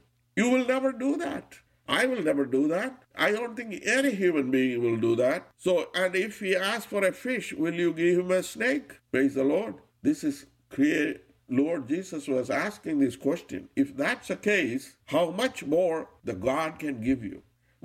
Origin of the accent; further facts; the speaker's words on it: United States; And I grew up in the United States for at least some 40-some years.